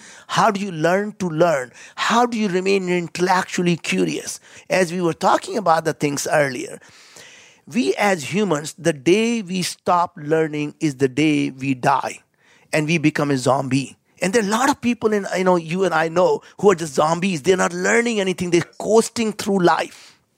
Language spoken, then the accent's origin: English; India; You know, as an Indian, I cannot pronounce that word.